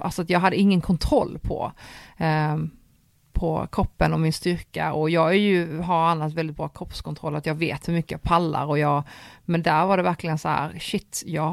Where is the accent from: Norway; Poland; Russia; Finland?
Poland; Swedish is a second language; Jag skyller på att jag är polack.